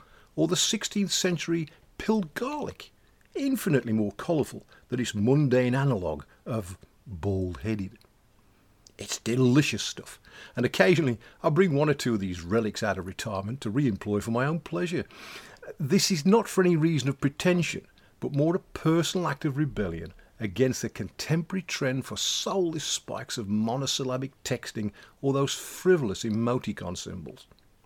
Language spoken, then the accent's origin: English; West Midlands, United Kingdom; But it is so very liberating to return to the Black Country, as oft I do, and break out in my native tongue amongst my fellows.